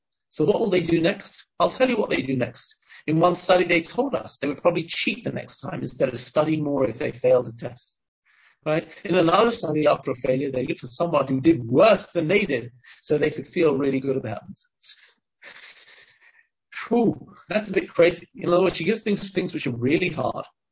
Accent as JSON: {"language": "English", "region": "England", "country": "United Kingdom", "tie": "born or raised there", "also_born_or_lived": "Israel", "said": "I grew up in England, and I lived in Israel for many years before my parents made Aliyah."}